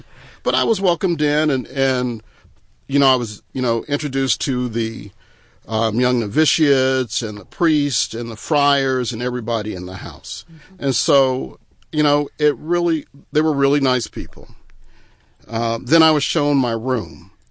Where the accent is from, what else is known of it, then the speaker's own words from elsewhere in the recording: Texas, United States; And I'm from Texas and I'm tough.